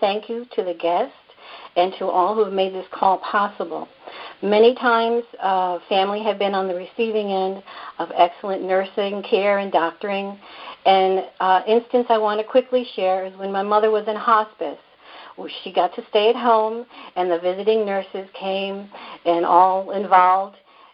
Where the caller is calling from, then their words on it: Illinois, United States; I'm calling from Illinois